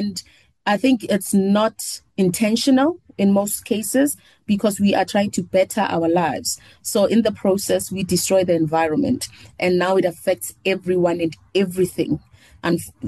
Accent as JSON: {"language": "English", "town": "Soweto", "region": "Gauteng", "country": "South Africa", "tie": "born or raised there", "said": "because I grew up in Soweto, and back then we used to have frogs or toads everywhere."}